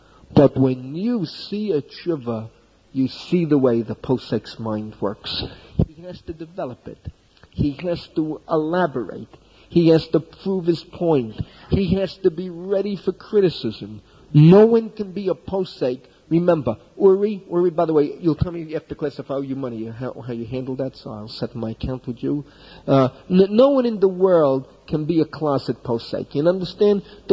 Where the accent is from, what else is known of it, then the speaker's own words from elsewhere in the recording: United States; In my parents' house, in where I grew up in America, you lived in a big apartment building, 75 families, one building